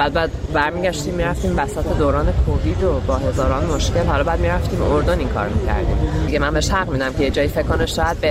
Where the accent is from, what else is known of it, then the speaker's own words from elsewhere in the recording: Iran; من به عنوان یه ایرانی